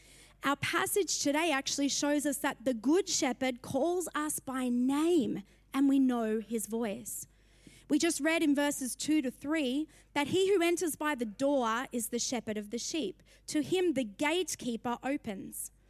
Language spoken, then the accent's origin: English; Brisbane, Queensland, Australia; I'm from Brisbane. I actually know exactly where I am.